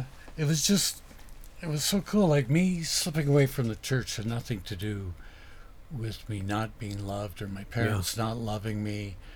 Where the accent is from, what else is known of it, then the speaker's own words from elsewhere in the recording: Ontario, Canada; And I grew up in Northern Ontario, walked across a frozen lake